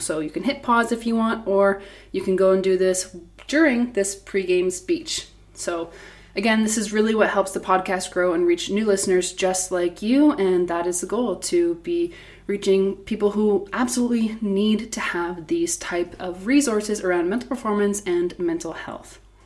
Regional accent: Canada; even as a Canadian, just moving a little ways over the border to the US.

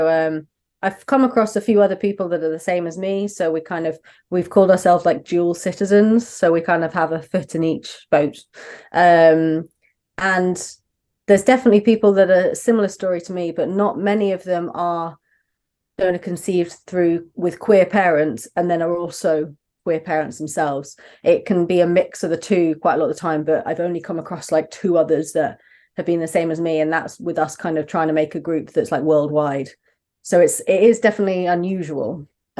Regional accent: Brighton, South East England, United Kingdom; accent: southern; moved away as an adult; now in Manchester area, United Kingdom; I grew up in Brighton, so right down the very far south of England. But my wife is from up north, so we moved up about 8 years ago. Mm-hmm. I've sadly lost my southern accent a bit.

